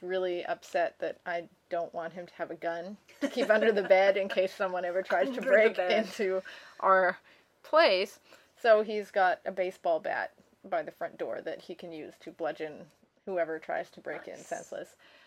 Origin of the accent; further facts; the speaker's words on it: Edmonton, Alberta, Canada; Or I guess we could just move up to my hometown, Edmonton.